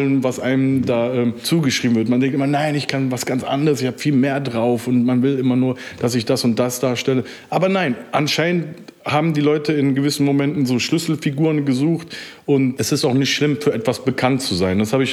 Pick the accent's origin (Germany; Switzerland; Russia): Germany; Rhineland; ich bin aus dem Rheinland